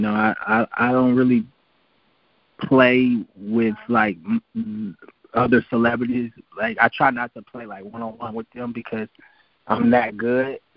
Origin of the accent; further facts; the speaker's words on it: Kansas City, United States; it really ain't a huge music scene in Kansas. I grew up really playing basketball